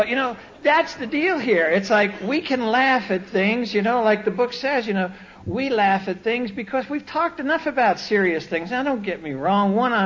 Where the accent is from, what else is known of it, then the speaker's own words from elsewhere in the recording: California, United States; you could tell we're from California, because she says … you want a kumquat?